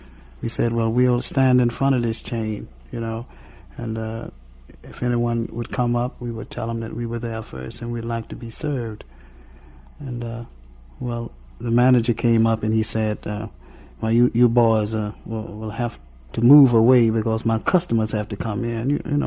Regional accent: Knoxville, Tennessee, United States; I'm from Knoxville, Tennessee.

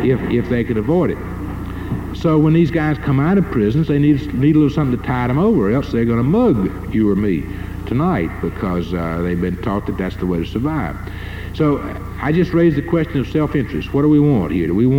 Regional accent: the South, United States; I'm a Southerner, I spent most of my life in the South, and I'm very keenly attuned to racial things

